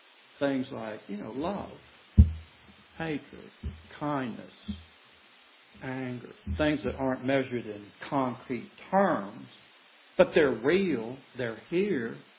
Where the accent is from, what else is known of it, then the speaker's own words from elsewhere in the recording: West Virginia, United States; And this lady, who was from my hometown in West Virginia, actually, asked the question, where'd that cake come from?